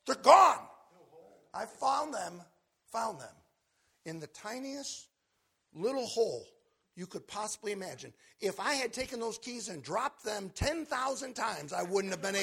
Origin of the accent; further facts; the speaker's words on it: Rochester, New York, United States; I'm from Rochester, New York. I know storms.